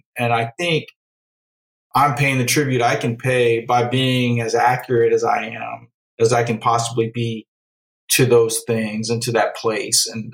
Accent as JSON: {"language": "English", "town": "Bayou Cane", "region": "Louisiana", "country": "United States", "tie": "born or raised there", "lives_now": "Hammond, United States", "said": "I always say Houma. I always say Bayou Cane, actually, because that's where people from Houma know I'm from Bayou Cane."}